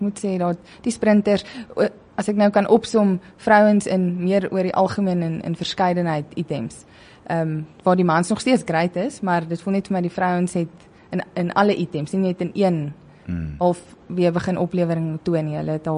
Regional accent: Worcester, Western Cape, South Africa; ek kom van Woester af. Toe het ek nou tikkies toe gekom en my rede was, ek het gekom vir atletiek

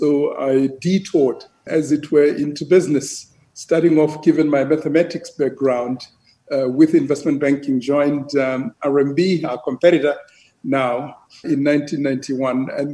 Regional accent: Free State, South Africa; Yeah, I grew up in the Central Free State, the farmin

